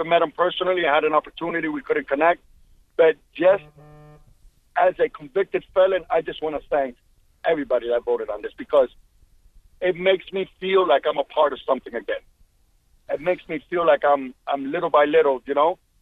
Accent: United States; I love being an American. I'm Cuban-American, and I love this country, and I love the whole process of voting.

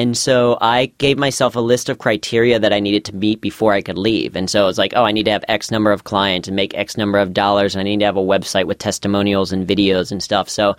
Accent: Mason, Ohio, United States; now in New York, United States; So I grew up in Mason, Ohio, and went to Princeton High School.

